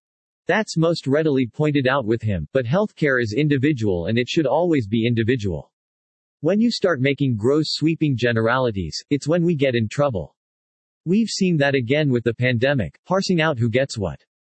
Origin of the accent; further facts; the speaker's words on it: Kentucky, United States; I'm from Kentucky originally, so I spent that night placing phone calls to family and friends